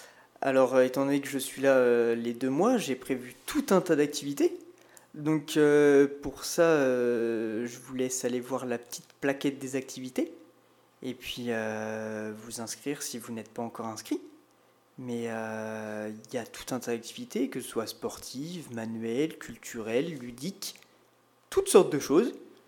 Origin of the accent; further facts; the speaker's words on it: La Tranche-sur-Mer, Pays de la Loire, France; moi, je suis originaire de Vendée, à la base. Je suis originaire de pas très loin d'ici, je suis originaire de La Tranche-sur-Mer.